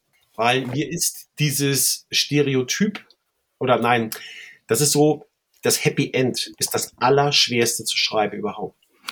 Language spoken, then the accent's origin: German; Germany; born or raised there; also born or lived in Chicago, United States